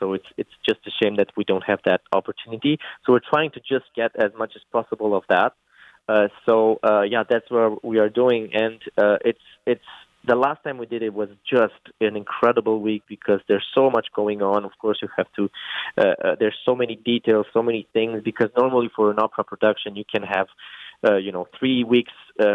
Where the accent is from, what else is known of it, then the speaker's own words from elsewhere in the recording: Romania; born there; English is a second language; I was born in Romania, and a lot of my family members were musicians and playing in orchestras in a very, very small town.